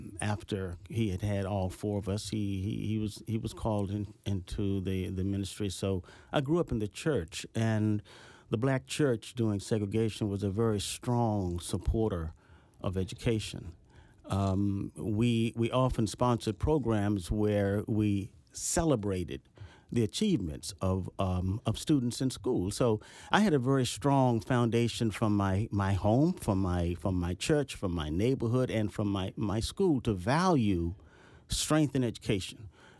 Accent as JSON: {"language": "English", "town": "Washington", "region": "District of Columbia", "country": "United States", "tie": "born or raised there", "said": "I grew up in D.C. during the era of segregation. Everyone I ever saw in my early life was black. All of my teachers were black."}